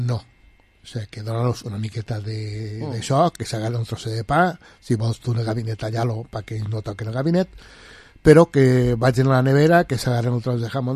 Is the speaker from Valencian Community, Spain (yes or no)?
yes; Valencian Community, Spain; ja saps que nosaltres som valencians